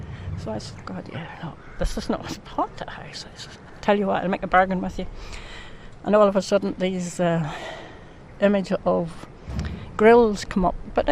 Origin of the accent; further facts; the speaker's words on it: Ahoghill, Northern Ireland, United Kingdom; I'm from a place called Ahocho, County Antrim.